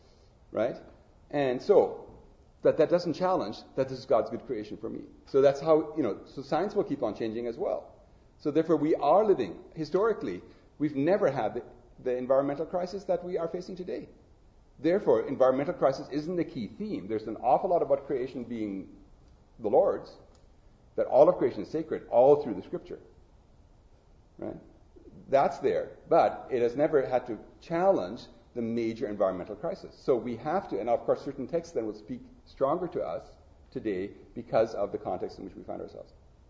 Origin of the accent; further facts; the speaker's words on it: Riga, Latvia; now in Canada; in my hometown of Riga, in 1939, after October the 6th, we have to sign away our property, our citizenship. For that, we got moved into German-occupied Poland, right? And then as the Red Army advanced, then we made it further west, and then in 51, we made it over to Canada.